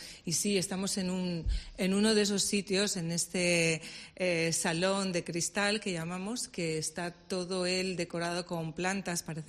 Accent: Valladolid, Castile and León, Spain; Para mí, que soy de Valladolid, siempre lo tuvo

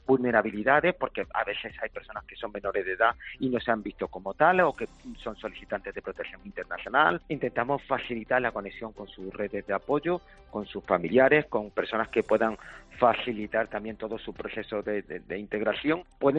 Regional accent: Málaga, Andalusia, Spain; como los malagueños y las malagueñas siempre hemos sido

